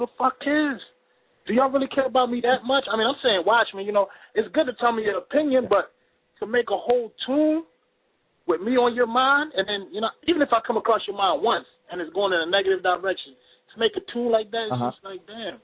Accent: Trinidad & Tobago; now in United States; I'm from Trinidad, you know what I'm saying? I came to the States, and now I live here.

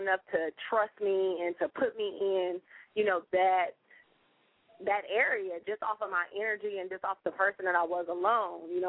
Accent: Ohio, United States; I'm from Ohio.

